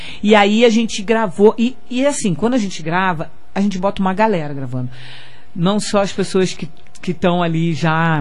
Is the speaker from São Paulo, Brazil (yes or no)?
no; Rio de Janeiro, Brazil; moved away as an adult; Porque eu sou carioca, então... Mas eu vim pra cá com 19 anos, né? Na década de 80. Só que no Rio, a gente tem interatividade